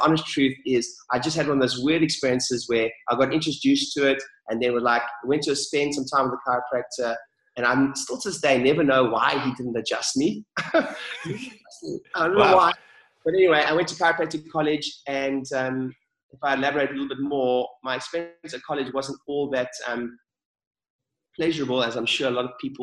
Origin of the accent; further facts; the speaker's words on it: South Africa; moved away; So I grew up in South Africa and left. I did my studies down there, studied chiropractic